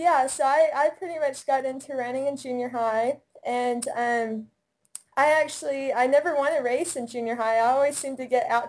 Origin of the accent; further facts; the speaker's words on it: Oklahoma, United States; Yeah, so I grew up in Oklahoma. I'm a born and bred Oklahoman.